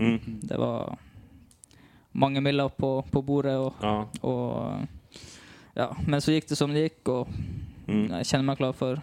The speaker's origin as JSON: {"language": "Swedish", "town": "Tromsø", "region": "Troms", "country": "Norway", "said": "Ja, jag kommer från Tromsö."}